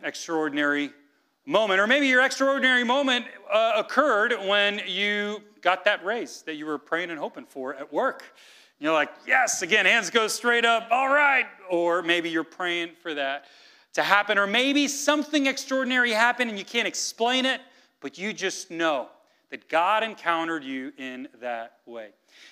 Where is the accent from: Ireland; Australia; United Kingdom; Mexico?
Mexico; now in United States; See, I grew up some years in Mexico, and then I moved to the States.